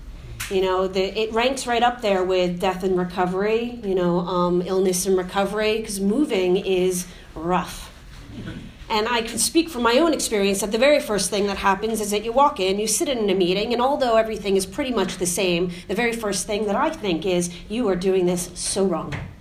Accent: United States; I'm American, so I could stand up at any time.

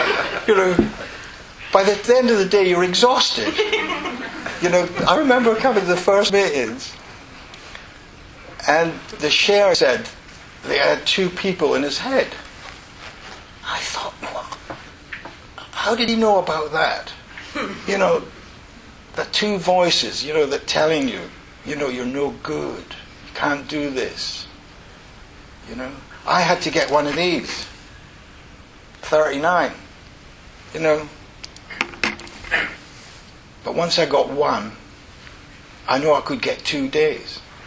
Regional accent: Inverness, Scotland, United Kingdom; this year I went home and I'm from Inverness

